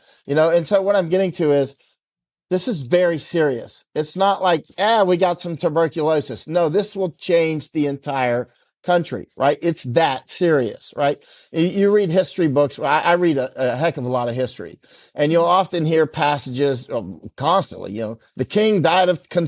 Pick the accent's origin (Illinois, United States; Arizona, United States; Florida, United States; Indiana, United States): Florida, United States; Winter Haven; You know, I grew up in Winter Haven, Florida, which is like the one of the most lightning places in the world, actually, believe it or not.